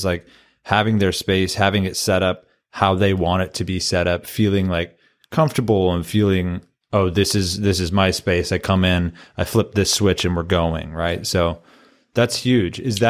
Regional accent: St. Louis, Missouri, United States; I'm from St. Louis, represent.

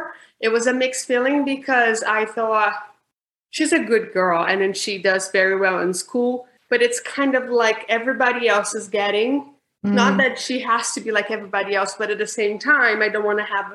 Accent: Brazil; English is a second language; FYI, Kimberly, I'm from Brazil. Sometimes the English words disappear.

